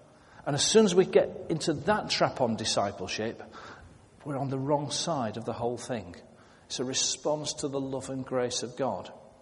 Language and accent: English; Sheffield, Yorkshire and the Humber, United Kingdom; I'm a Yorkshire lad from Sheffield.